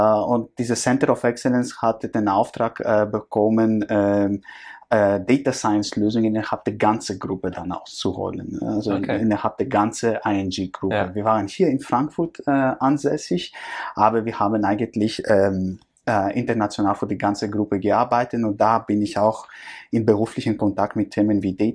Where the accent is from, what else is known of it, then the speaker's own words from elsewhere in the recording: Greece; German is a second language; now in Germany; Ich komme ursprünglich aus Griechenland, bin aber jetzt seit 15 Jahren hier in Deutschland